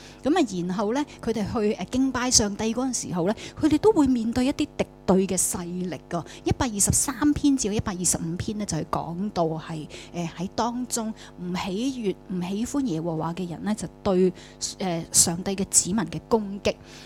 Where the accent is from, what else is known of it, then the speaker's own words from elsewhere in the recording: Hong Kong; 咁我哋香港人，我哋冇可能就系我哋年年走去耶路撒冷嘅里面去朝圣啊咁样